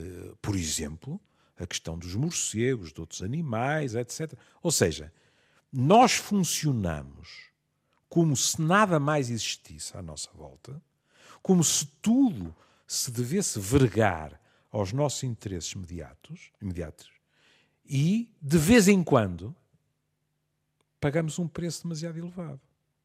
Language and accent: Portuguese; Porto, Norte, Portugal; Sendo eu tripeiro